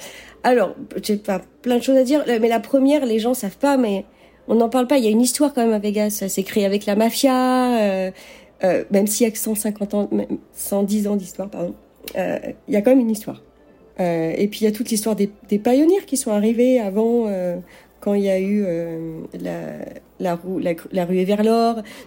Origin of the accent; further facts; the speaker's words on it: Rennes, Brittany, France; Je sais pas, moi je viens de Rennes.